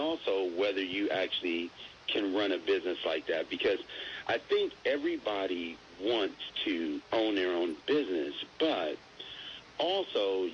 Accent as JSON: {"language": "English", "town": "Washington", "region": "District of Columbia", "country": "United States", "also_born_or_lived": "Maryland / Northern Virginia", "said": "I'm from Washington, D.C., and okay. I lived in also Maryland and also Northern Virginia."}